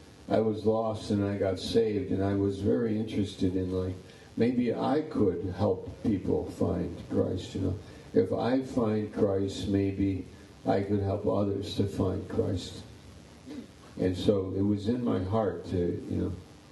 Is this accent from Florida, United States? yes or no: no; New York, United States; So I'm from New York State.